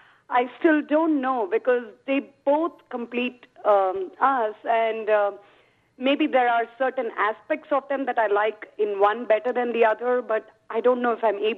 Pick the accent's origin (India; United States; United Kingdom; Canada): India; I come from a different culture altogether. I come from India